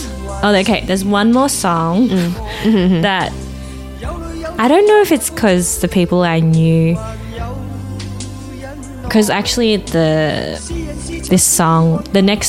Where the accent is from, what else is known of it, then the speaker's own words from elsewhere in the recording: Australia; Like, I grew up in Australia, and then...